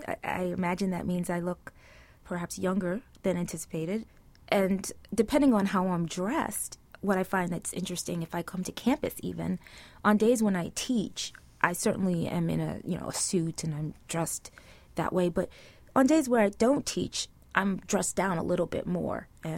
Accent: New York City, New York, United States; So where I grew up in Brooklyn, there was a lot of strife. This was during the crack epidemic.

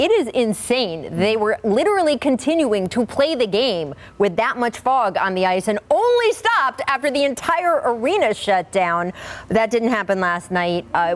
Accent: Maryland, United States; I grew up in Maryland as an Orioles fan

